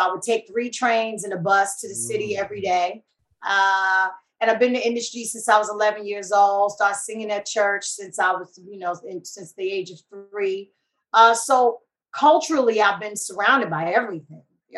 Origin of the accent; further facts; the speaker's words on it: Queens, New York, United States; moved away; You know, growing up in New York, we had the best of all worlds because New York was, you know, Grand Central Station, pardon the pun, for culture.